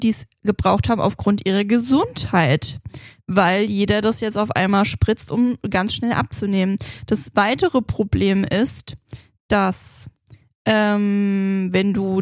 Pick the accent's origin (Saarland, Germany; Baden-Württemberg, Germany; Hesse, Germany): Hesse, Germany; accent: Hessian; first language English; German is a second language; mit meinem ganzen Hessisch, aber Englisch war ja tatsächlich meine Muttersprache mal.